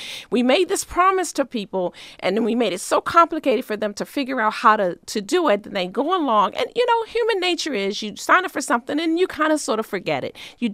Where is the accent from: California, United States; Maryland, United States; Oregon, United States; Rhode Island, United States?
Maryland, United States; Baltimore; I'm from Baltimore.